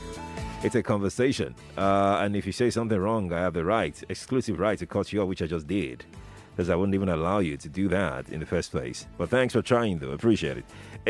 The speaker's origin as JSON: {"language": "English", "region": "Northern Nigeria", "country": "Nigeria", "said": "Mark my word, I'm from the North, so I know what I'm saying."}